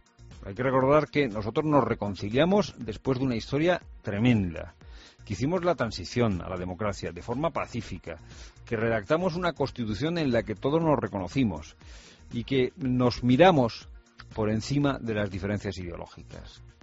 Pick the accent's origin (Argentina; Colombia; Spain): Spain; somos los españoles